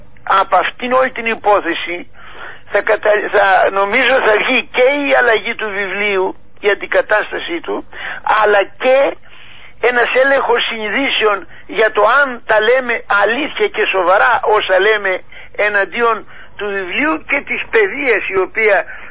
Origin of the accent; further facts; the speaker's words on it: Greece; να δουν τα παιδιά μου ότι είμαι Έλληνας εγώ, για να γίνουν και αυτά Ελληνόπουλα.